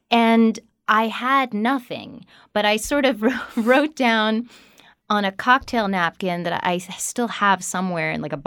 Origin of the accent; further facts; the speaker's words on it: New York City, New York, United States; In New York City, in Manhattan.